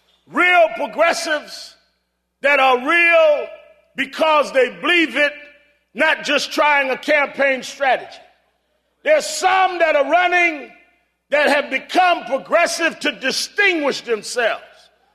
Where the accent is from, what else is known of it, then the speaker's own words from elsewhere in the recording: New York, United States; I grew up in New York, but my parents are from the South. I had a grandmother that had a little farm in Alabama.